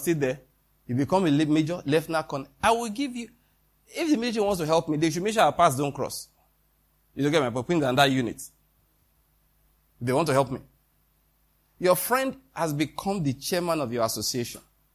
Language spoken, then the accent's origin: English; Western Nigeria, Nigeria; born there; I was born in the Western Nigeria. I'm Yoruba man by Amoriteness and Hittiteness.